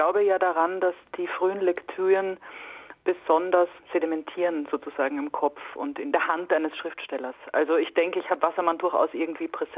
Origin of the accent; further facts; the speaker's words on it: Austria; now in Germany; Mit jüdischen Wurzeln in Deutschland lebend oder auch in Österreich lebend, wo ich herkomme